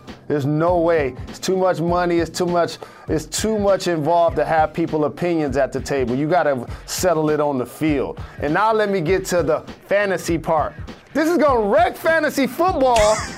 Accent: Detroit, Michigan, United States; Everyone knows how much I love my hometown. I boss up before every show. I say what up, though. I put on for the 313 to the fullest.

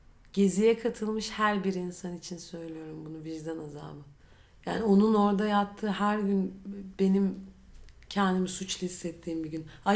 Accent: Istanbul, Turkey; Ben doğma büyüme İstanbul'uyum.

